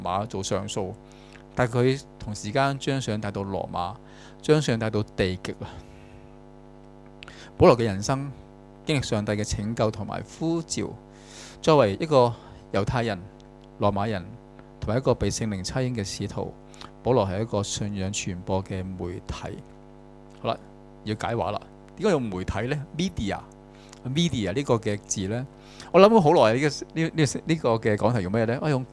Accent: Hong Kong; 因為我哋香港人去台灣咧

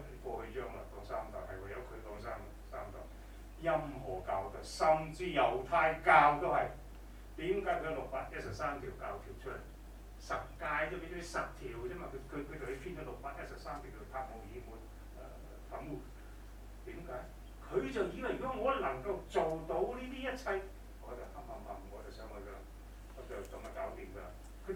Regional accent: China; 我哋中國人最興好中意用呢個例子係咪

